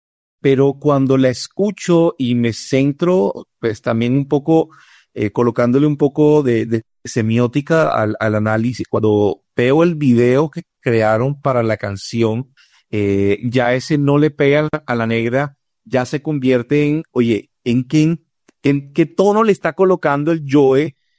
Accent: Barranquilla, Atlántico, Colombia; Y en mi caso particular, yo soy de Barranquilla.

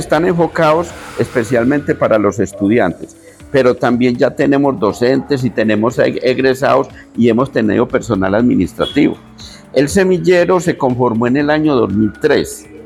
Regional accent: Pueblo Rico, Risaralda, Colombia; El primer trabajo lo realizamos en el municipio de Pueblo Rico, que es mi tierra natal

